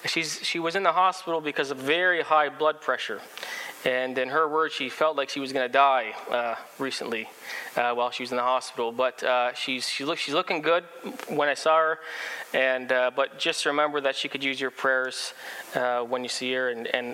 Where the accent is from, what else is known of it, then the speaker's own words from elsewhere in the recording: Ontario, Canada; I'm coming from Ontario